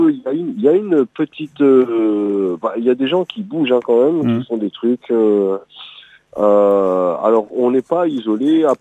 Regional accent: Réunion, France; moved away; je suis pas créole, mais j'ai été élevé à La Réunion en fait. À la fin des années 80, on est retourné en France avec mes parents.

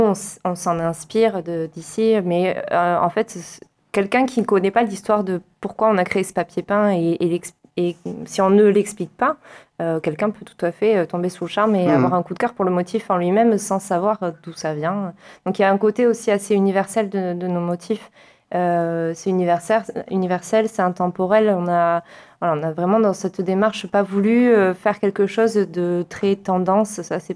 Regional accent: Mazerolles, France; moi, je suis de Mazerolles aussi

